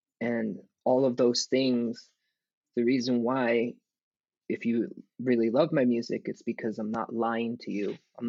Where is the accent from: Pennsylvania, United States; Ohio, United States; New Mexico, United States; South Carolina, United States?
New Mexico, United States; Taos Pueblo; In that sense where I grew up in Taos Pueblo, there's a lot of traditions, there's a lot of responsibility because you're from a Pueblo and you're from a village